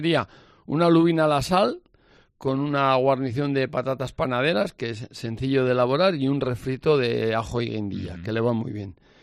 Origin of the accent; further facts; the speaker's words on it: Arróniz, Navarre, Spain; Sí, yo soy de Arróniz y siempre celebramos en familia